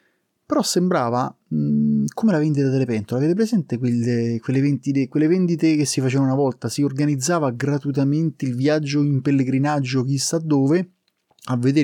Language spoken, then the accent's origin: Italian; Rome, Lazio, Italy; lui è di Roma, io sono di Roma